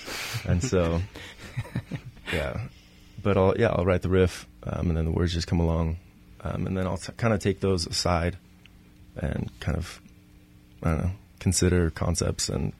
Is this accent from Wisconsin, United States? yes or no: no; Washington, United States; I guess I grew up in Washington, and I always contribute a lot of, like, where my music came from to grunge, actually.